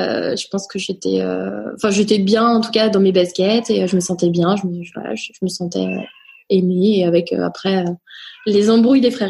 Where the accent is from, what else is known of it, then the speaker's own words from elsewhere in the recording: Nantes, Pays de la Loire, France; also born or lived in Rennes; Je suis née à Rennes. Je revendique mon côté bretonne, ouais. Breton, pardon. Et j'ai grandi à Nantes après toute mon enfance, collège, lycée.